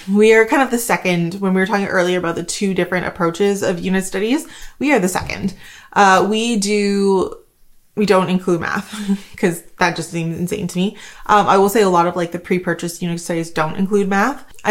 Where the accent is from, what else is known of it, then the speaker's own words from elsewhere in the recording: Canada; I'm Canadian though, and that shipping is insane.